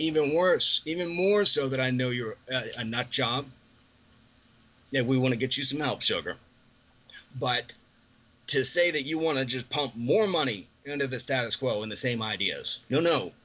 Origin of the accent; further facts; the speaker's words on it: Gulf South, United States; I grew up in the Gulf South. Get over it.